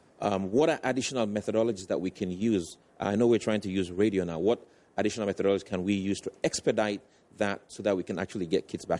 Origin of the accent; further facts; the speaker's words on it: Sierra Leone; now in United States; I'm from Sierra Leone. I just came to the U.S. about 3 weeks ago